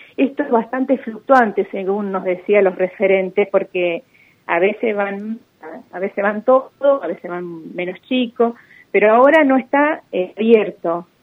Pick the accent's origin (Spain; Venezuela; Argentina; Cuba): Argentina; Toay, La Pampa; para los que somos de Toay y lo conocemos